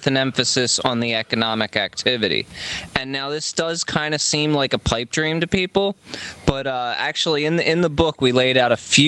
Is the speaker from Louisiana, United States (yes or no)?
no; Philadelphia, Pennsylvania, United States; I grew up in Philadelphia.